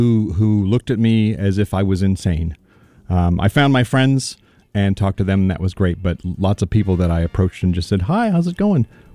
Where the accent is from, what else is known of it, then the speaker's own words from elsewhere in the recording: Cedar Falls, Iowa, United States; I'm from Cedar Falls, Iowa.